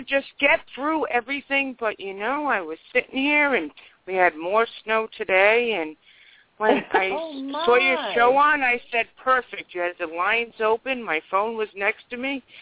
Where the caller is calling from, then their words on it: Rhode Island, United States; I'm calling from Rhode Island.